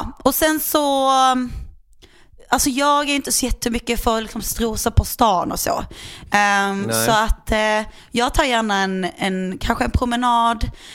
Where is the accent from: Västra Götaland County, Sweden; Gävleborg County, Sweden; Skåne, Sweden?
Västra Götaland County, Sweden; Gothenburg; jag är halv göteborgare